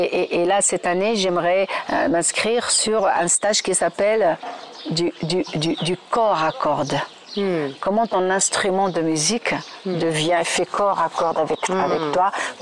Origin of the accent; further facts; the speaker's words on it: Morocco; French is a second language; now in France; Quand tu arrives en tant que Marocaine, même si j'étais enseignante de français, il y a plusieurs choses qui te manquent pour affiner ta langue.